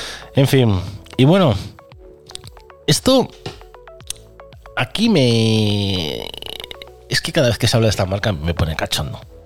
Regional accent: Galicia, Spain; Y aquí aparece Oubiña, el ex narco gallego, paisano mío, de al lado de mi pueblo, aún por encima.

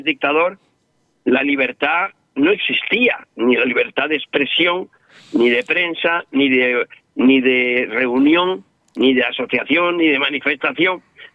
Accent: Almería, Andalusia, Spain; Allí en Almería mi madre me decía, hijo mío, las paredes oyen.

